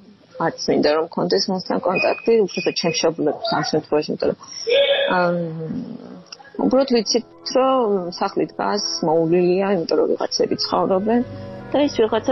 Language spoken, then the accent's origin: Georgian; Abkhazia, Georgia; born there; რომ აი აფხაზეთიდან არა, აი ძალიან ზაფხულობდა ჩემში იმ ადგილის სიყვარული, სადაც დავიბადე.